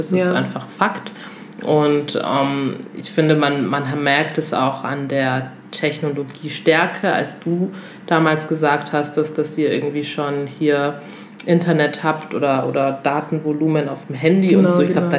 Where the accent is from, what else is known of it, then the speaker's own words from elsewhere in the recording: Togo; Ich komme aus Togo, Cynthia kommt aus Kenia und ja, Togo ist halt noch ein sehr klein, oder was heißt denn noch, ist einfach ein kleines Land, klein und süß.